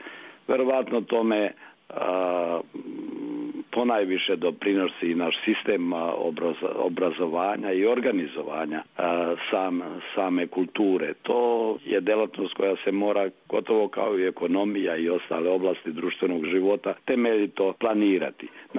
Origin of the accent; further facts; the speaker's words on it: Republika Srpska, Bosnia & Herzegovina; ANUS tamo kod nas u Republici Srpskoj